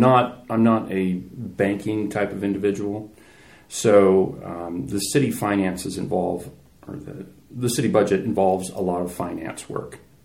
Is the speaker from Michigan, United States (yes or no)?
no; Buffalo, New York, United States; also born or lived in Laramie; I grew up in Buffalo. I was actually born in Laramie, but that was only because my parents were going to college there. And so I think when I was three, we moved back to Buffalo, and I pretty much lived here my entire life